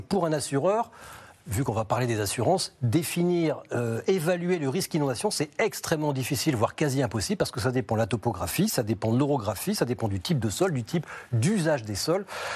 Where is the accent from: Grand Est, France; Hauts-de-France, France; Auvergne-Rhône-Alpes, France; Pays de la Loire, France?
Hauts-de-France, France; comme chez moi dans le Nord, un champ de patates fraîchement labouré